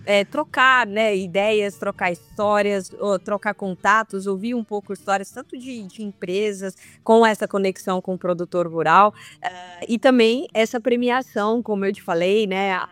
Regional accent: Brazil; Então a gente celebra com ela como brasileiros e como pessoas do agro.

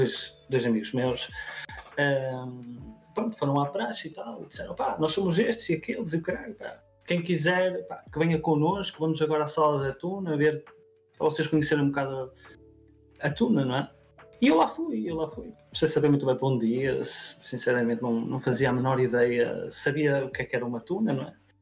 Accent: São João da Madeira, Aveiro, Portugal; eu sou natural de São João da Madeira. E fui para a Vila do Conde viver

